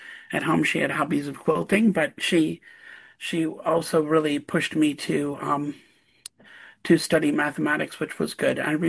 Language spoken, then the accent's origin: English; Wisconsin, United States; I grew up in Wisconsin, and we drove up there to look for it one day